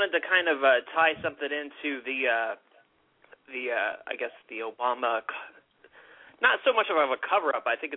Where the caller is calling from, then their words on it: Annapolis, Maryland, United States; I'm calling from Annapolis, Maryland.